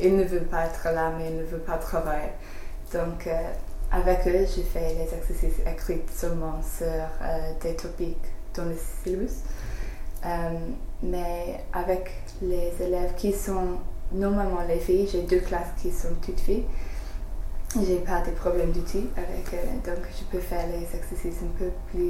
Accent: England, United Kingdom; first language English; French is a second language; now in France; je suis anglaise

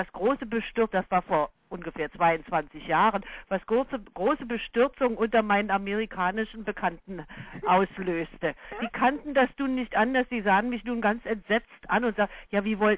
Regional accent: Berlin, Germany; Wir sind in der Nachkriegszeit groß geworden, wo alles so furchtbar knapp, gerade in Berlin zerstört war und alles.

